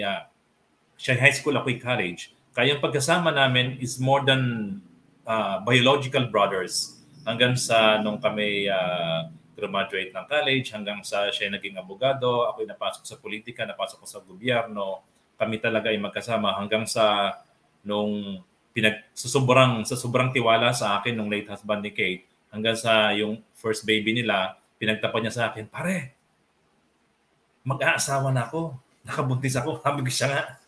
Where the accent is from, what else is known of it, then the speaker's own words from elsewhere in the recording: Puerto Galera, Mimaropa, Philippines; Kasi taga Puerto Galera po ako, Oriental Mindoro, at siya ay dito sa Pampanga.